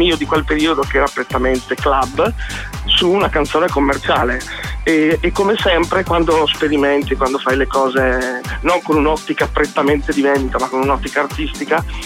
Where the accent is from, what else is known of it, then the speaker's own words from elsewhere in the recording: Brescia, Lombardy, Italy; io sono di Brescia